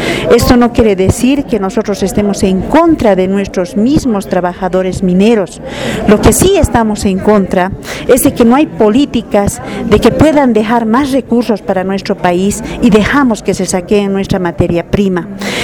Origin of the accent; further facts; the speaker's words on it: Bolivia; esa es una preocupación grande como bolivianos en acá en nuestro p